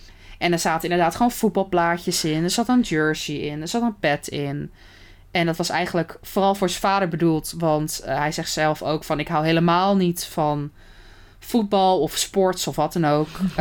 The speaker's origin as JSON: {"language": "Dutch", "country": "Netherlands", "said": "En ik kom wel helemaal uit Nederland."}